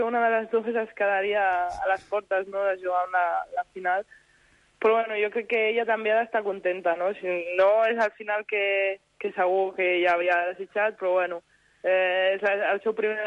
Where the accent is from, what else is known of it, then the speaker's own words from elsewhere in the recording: Catalonia, Spain; som dues catalanes